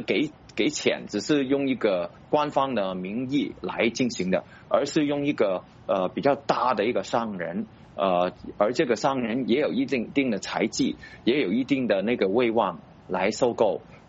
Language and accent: Chinese; Hong Kong; 我们香港人不少报那个疑虑还是比较重的